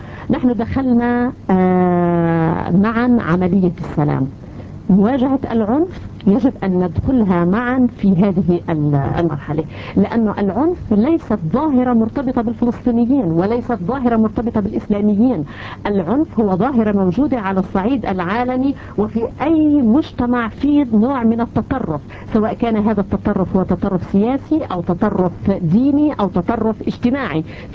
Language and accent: Arabic; Palestine; أنا كإنسان فلسطيني